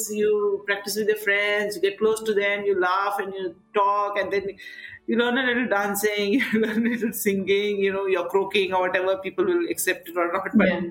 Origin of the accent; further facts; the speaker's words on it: Darjeeling, West Bengal, India; Darjeeling, growing up in Darjeeling, like, you know, you're also from Darjeeling, so you know what the favorite places are.